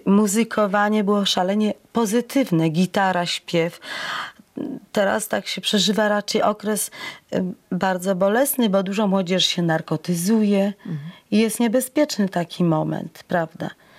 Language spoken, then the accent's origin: Polish; Szczecin, West Pomeranian Voivodeship, Poland; born there; Prawie, że jestem urodzona w Szczecinie, tutaj nauczyłam się zawodu